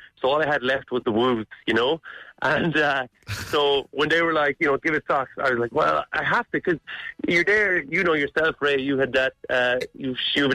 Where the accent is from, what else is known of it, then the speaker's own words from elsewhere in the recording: Ballinasloe, Connacht, Ireland; now in Mallow, Ireland; I'm from Ballinasloe, but I'm living in Mallow at the moment.